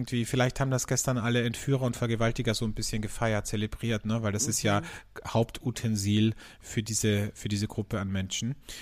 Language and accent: German; Carinthia, Austria; bei mir in meiner Heimat in Kärnten